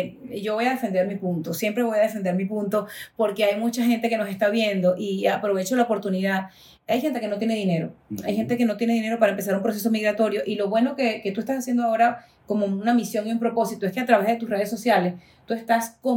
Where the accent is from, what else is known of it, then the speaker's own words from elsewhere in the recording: Venezuela; moved away; El día que yo me fui de Venezuela no sabía que me iba. El día que me fui de Venezuela no tenía ni la más mínima idea que detrás de mi maleta venía un título de inmigrante.